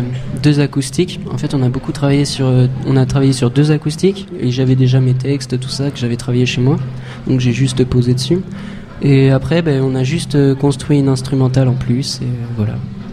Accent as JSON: {"language": "French", "town": "Angoulême", "region": "Nouvelle-Aquitaine", "country": "France", "said": "on est tous d'Angoulême"}